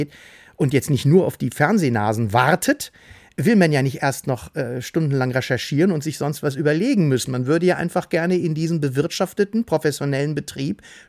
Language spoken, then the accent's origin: German; Hamburg, Germany; Als Hamburger